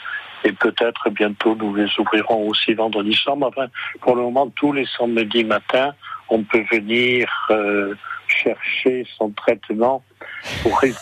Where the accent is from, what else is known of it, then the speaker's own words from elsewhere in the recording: Clermont-l'Hérault, Occitanie, France; born there; Vous savez, je suis né à Clermont-l'Hérault, donc je suis né un peu dans le vin déjà.